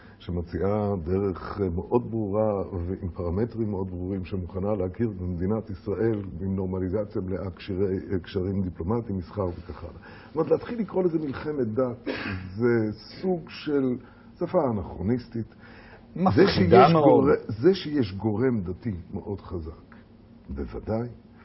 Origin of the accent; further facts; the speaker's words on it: Switzerland; אני במקרה בא ממקום שקוראים לו שוויץ, ששם זה הצליח.